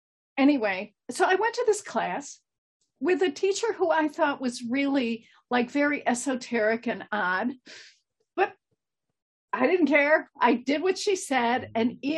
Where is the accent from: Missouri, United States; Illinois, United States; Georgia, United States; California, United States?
Illinois, United States; Chicago; Well, listen, you can tell by my accent. I'm from Chicago. I'm from the Midwest.